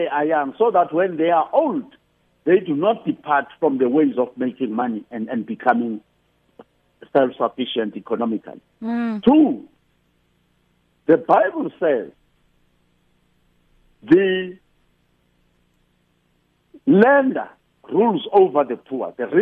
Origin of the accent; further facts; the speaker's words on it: Soweto, Gauteng, South Africa; born there; how I was born in Paraguana, Soweto, and everything else.